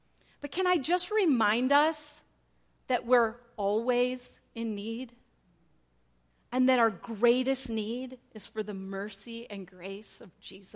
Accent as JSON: {"language": "English", "town": "Elgin", "region": "Illinois", "country": "United States", "tie": "born or raised there", "said": "because this is so similar to the church I grew up in Elgin, Illinois. Anybody else from Illinois?"}